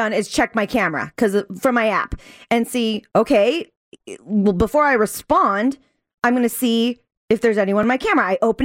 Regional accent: San Diego, California, United States; It's in San Diego, where my hometown is from.

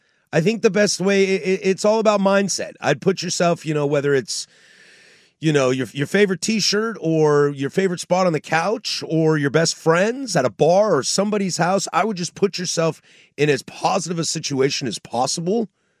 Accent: Pacific Northwest, United States; Born and raised in the Northwest, I know every single thing you're talking about.

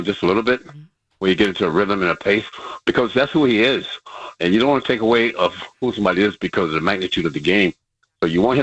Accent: Tampa, Florida, United States; Pete, growing up in Tampa, the Cincinnati Reds had spring training in Tampa.

